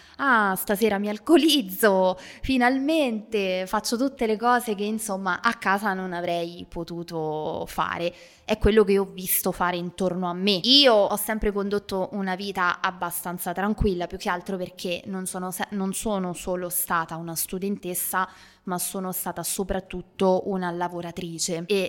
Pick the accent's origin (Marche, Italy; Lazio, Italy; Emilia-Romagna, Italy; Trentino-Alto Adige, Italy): Lazio, Italy; Rome; now in Perugia, Italy; Io sono stata una studentessa fuori sede, sono di Roma, però mi sono trasferita a Perugia